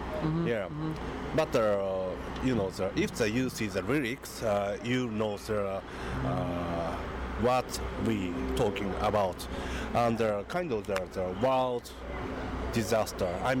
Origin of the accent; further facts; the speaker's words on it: Tokyo, Japan; English is a second language; Yeah, and actually we are from Tokyo, and Tokyo is just 200 kilometers from Fukushima reactor.